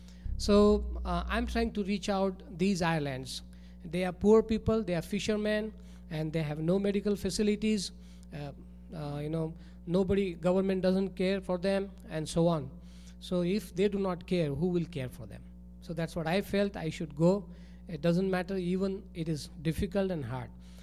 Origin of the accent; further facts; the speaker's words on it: India; I come from India, and I'm based right now in Calcutta.